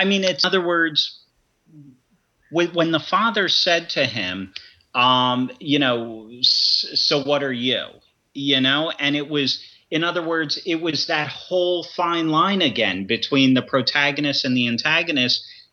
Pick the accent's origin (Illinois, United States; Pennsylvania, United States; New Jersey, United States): New Jersey, United States; I'm from Jersey, you know what I'm saying? So it's like, honestly, everyone in the South sounds the same to me.